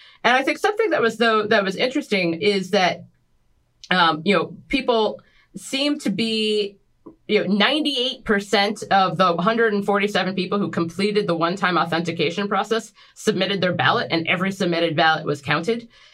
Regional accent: Ohio, United States; in my home state of Ohio

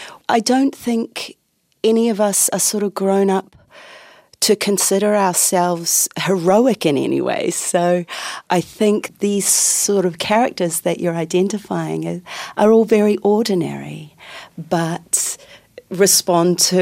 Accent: New Zealand; because I come from New Zealand, you know, I come from the bottom of the world

